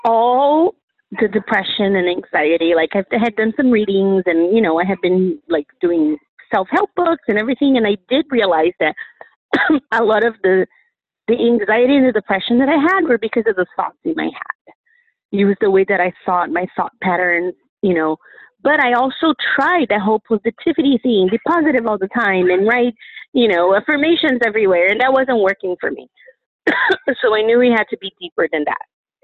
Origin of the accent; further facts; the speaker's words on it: Brazil; born there; English is a second language; moved away as an adult; I am almost 40. I'm going to be 40 in July. I was born in Brazil, moved here when I was 20